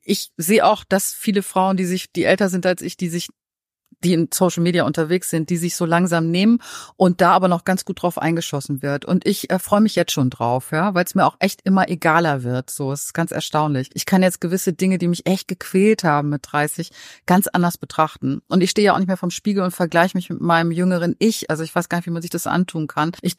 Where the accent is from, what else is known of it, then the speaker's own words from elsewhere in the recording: Lower Saxony, Germany; wie meine Heimatgemeinde in Niedersachsen, kleines Kaff